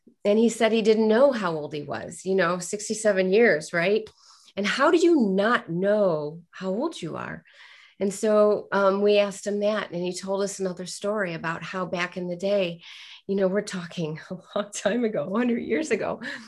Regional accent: Akron, Ohio, United States; I'm from the Akron area.

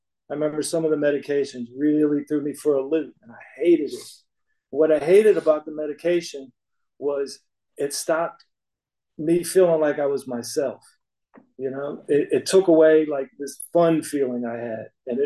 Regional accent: Alexandria, Virginia, United States; born there; My dad was a DC firefighter. I was born in Alexandria, Virginia, just south of DC.

